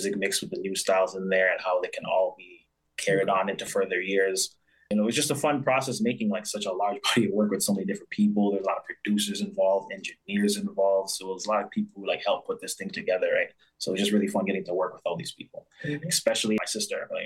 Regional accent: Mississauga, Ontario, Canada; I was born and raised in Mississauga, as it's stated.

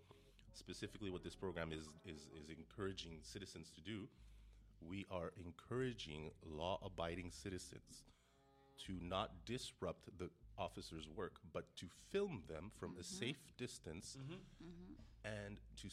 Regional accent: Montreal, Quebec, Canada; I'm from St. Henry.

